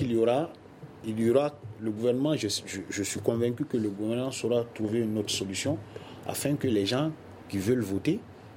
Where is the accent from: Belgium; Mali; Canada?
Mali; je suis malien